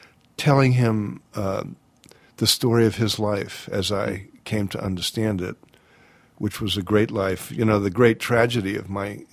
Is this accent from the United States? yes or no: yes; Washington, District of Columbia, United States; And I'm that age. And so I grew up in Washington.